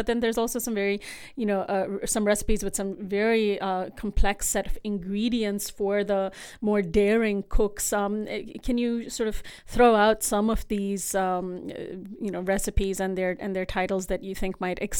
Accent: India; I mean, I'm from India, and it's not clear to me how much of our cuisine was altered by British colonialism.

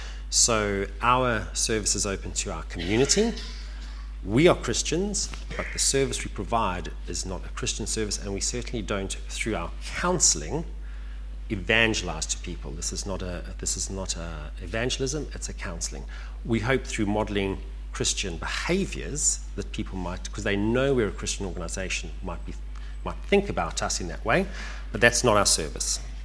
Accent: South Africa; now in United Kingdom; So I'm from South Africa originally.

